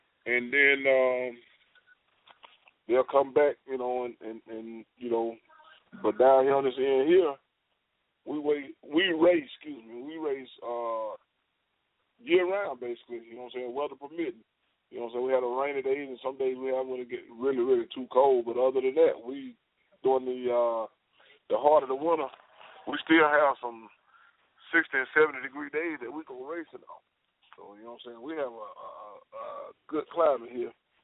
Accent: Gulfport, Mississippi, United States; I'm from right down there in little old Mississippi. That's why the name … fits so good. Down over in Gulfport down there.

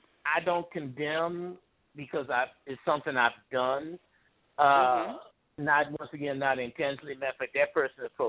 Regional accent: Robbins, Illinois, United States; she's from my hometown, the town I grew up in, Robbins, Illinois.

